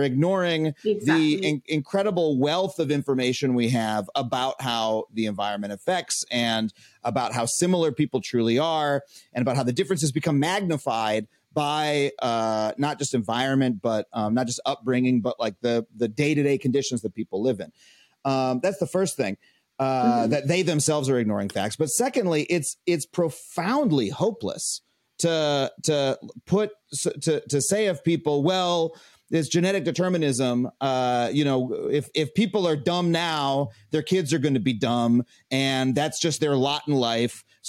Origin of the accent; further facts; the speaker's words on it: New York, United States; I grew up on Long Island in an affluent suburb.